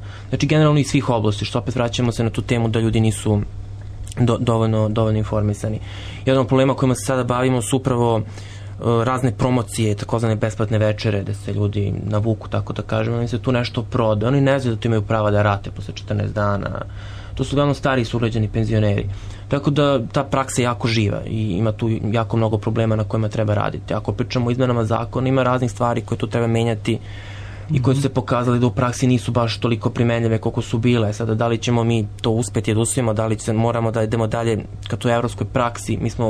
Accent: Serbia; Pa mi smo Srbi, naravno navikli smo da imamo inspektora koji će tu predstavljati državu

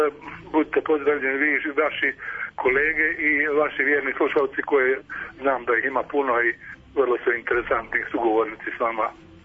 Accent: Croatia; moved away; Ja sam porijeklom sam iz Hrvatske, a ovdje sam već tolike godine

